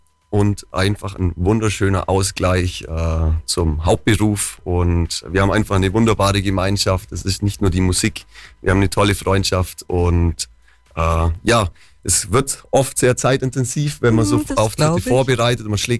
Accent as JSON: {"language": "German", "region": "Bavaria", "country": "Germany", "said": "Wir sind alle Allgäuer, das ist definitiv."}